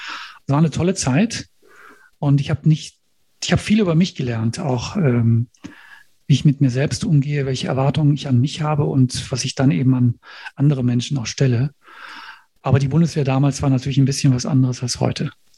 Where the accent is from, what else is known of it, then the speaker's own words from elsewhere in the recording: Rhineland, Germany; Ich bin im Rheinland groß geworden, habe auch hier studiert, nämlich Jura.